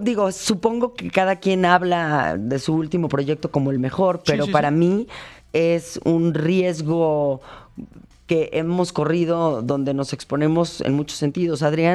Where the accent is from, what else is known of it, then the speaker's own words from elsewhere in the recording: Mexico; Soy un mexicano